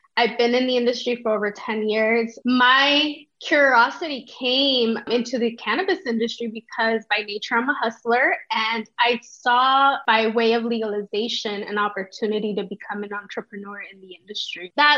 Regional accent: Los Angeles, California, United States; I went to Fairfax High. And I was introduced at it in high school. I grew up in South Central.

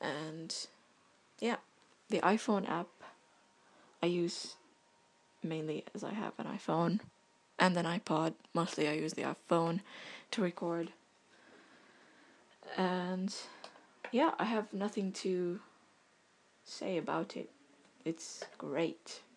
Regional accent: Estonia; English is a second language; I am from Estonia, which is kind of like North Europe. For those of you who don't know, a very small country, not very widely known

